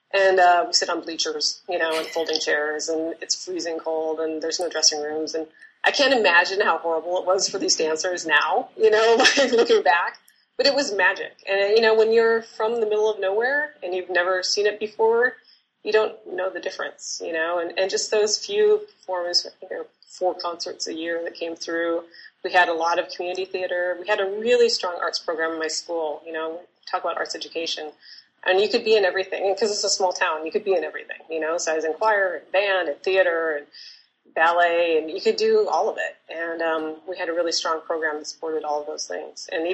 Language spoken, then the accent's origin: English; Pierre, South Dakota, United States; where I grew up in Pierre, South Dakota, we had like a concert series